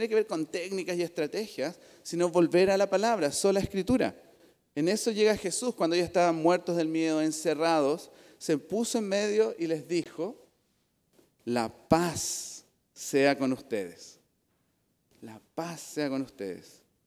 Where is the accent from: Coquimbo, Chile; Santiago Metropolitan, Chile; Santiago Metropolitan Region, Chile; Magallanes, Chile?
Magallanes, Chile; yo sé, yo soy magallánico